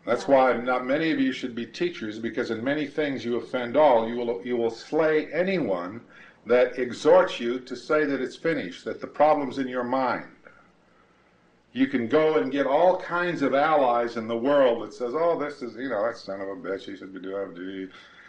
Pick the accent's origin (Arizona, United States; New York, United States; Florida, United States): Arizona, United States; Well, they're all over where I grew up in Arizona. There's herds of these Mustangs.